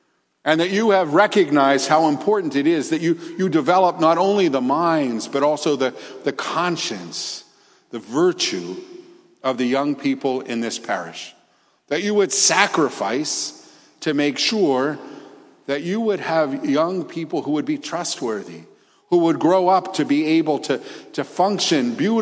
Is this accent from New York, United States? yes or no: no; Pittsburgh, Pennsylvania, United States; But I'm from Pittsburgh, and we put Heinz ketchup on everything. That's part of the fabric of our life there.